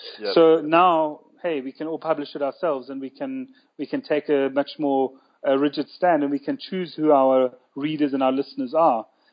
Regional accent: South Africa; I'm born and bred in South Africa. I consider this my home. I identify with the culture.

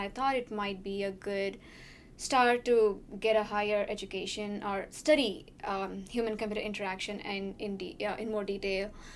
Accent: Bangalore, Karnataka, India; So I'm from Bangalore, and I worked again in Bangalore at SAP Labs for 2 years as a software developer

